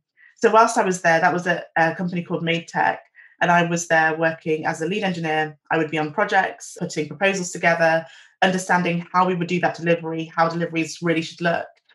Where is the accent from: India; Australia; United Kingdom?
United Kingdom; Nottingham, East Midlands; when I was growing up in Nottingham, it was actually my dad's company.